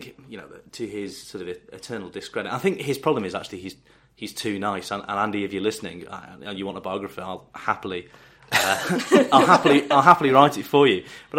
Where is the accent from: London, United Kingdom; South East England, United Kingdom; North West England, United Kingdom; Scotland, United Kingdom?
North West England, United Kingdom; Sefton; We're both from Sefton, which is one of the outlying metropolitan boroughs